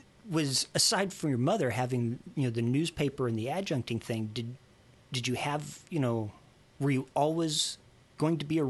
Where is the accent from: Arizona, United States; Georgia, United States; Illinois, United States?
Georgia, United States; born there; Even though I was born in Georgia, but that was while my dad was in the service.